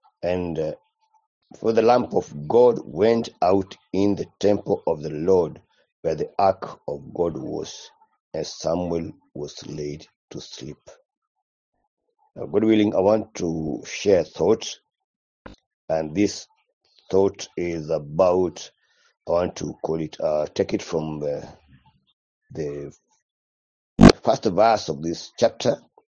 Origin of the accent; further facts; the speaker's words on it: Eldoret, Uasin Gishu County, Kenya; from Eldoret, Kenya.